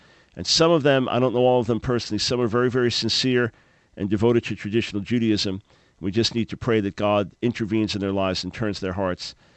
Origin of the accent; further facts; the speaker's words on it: New York, United States; I mean, I grew up on Long Island and then had a job that took me all over Long Island.